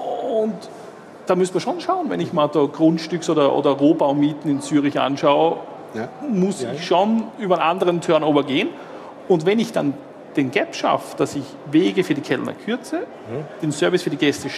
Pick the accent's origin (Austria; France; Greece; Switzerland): Austria; Ich bin Österreicher